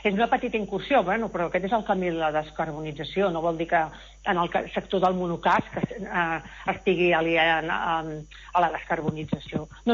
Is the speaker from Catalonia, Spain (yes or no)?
yes; Catalonia, Spain; nosaltres som doble polacs, perquè som catalans